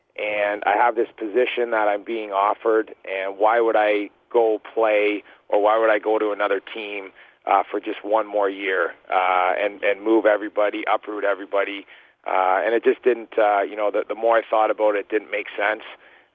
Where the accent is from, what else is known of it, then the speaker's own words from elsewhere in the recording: Canada; being a Canadian and a proud Canadian